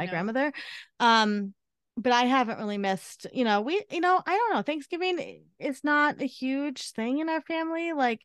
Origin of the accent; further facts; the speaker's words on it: New York, United States; And I had to say, I'm from New York. And they were like, no, where are you from? And I'm like, New York.